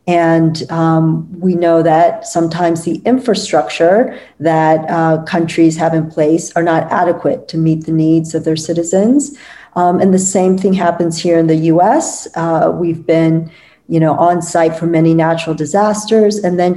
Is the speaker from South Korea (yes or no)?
yes; South Korea; I was born in Korea when it was not yet a tiger economy. So I didn't have running water or electricity in the home in which I grew up.